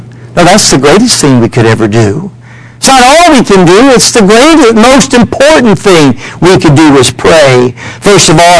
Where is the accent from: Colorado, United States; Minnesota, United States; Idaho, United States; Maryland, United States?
Maryland, United States; I grew up in Maryland, but it was Southern Maryland.